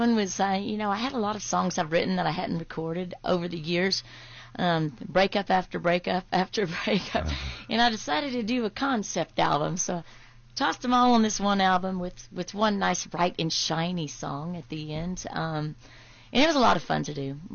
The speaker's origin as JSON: {"language": "English", "town": "Canyon", "region": "Texas", "country": "United States", "tie": "born or raised there", "said": "I grew up in Amarillo. Well"}